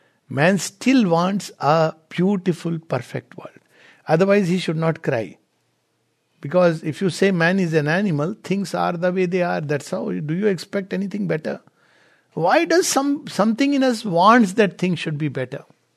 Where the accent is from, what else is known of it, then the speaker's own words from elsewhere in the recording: India; Because in a typical restaurant here, you won't find people talking very loud. But in India, we talk very loudly.